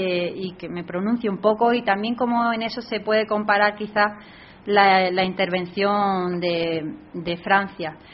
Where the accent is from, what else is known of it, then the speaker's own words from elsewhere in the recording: Granada, Andalusia, Spain; also born or lived in La Línea; yo soy de Granada, nací en La Línea, en Cádiz